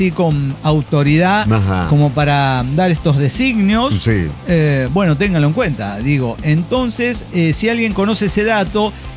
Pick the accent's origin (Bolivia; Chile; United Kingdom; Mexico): Bolivia; Potosí; de Potosí, Bolivia.